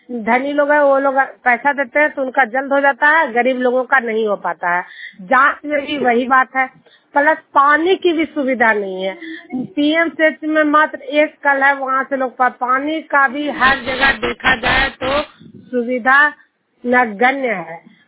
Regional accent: Bihar, India; मैं नालंदा जिला हिलसा प्रखंड जुनियर गांव की निवासी हूं

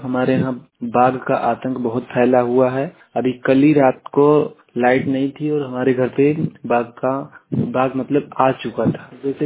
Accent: Ramuapur, Uttar Pradesh, India; ग्राम रमुआपुर थाना पचपड़ा जिला बलरामपुर का निवासी हूँ मैं।

